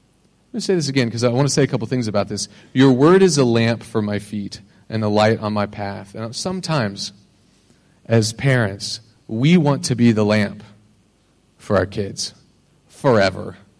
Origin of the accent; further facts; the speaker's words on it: United States; You know, I'm American, so I like coffee